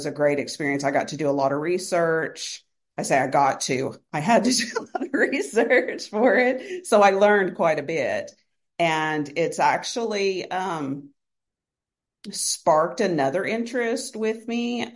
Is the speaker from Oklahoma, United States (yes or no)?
yes; Pryor Creek, Oklahoma, United States; born there; I was born in Prior Creek, Oklahoma, northeastern Oklahoma. Have moved around quite a bit in my life